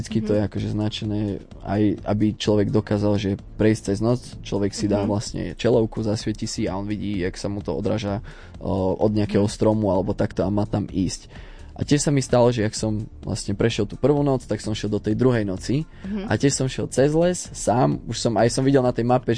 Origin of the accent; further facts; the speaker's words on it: Žilina Region, Slovakia; lebo veľmi inšpiroval veľa ľudí u nás na Kysuciach a začali robiť street workout